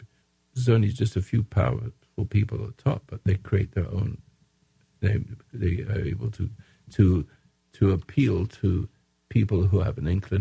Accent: England, United Kingdom; moved away as an adult; also born or lived in South Africa; now in United States; I came from England, and after the war, I went to South Africa

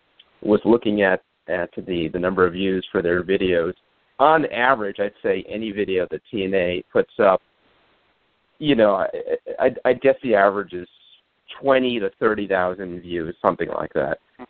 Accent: New York, United States; I grew up here in the New York, Long Island area.

